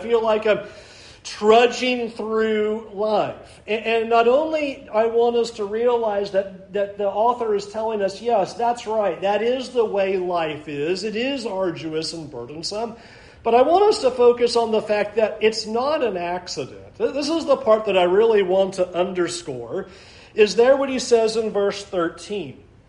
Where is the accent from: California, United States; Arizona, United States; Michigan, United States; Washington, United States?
California, United States; Where I grew up in California, our middle school was kind of in a unique geographical location, being down in a valley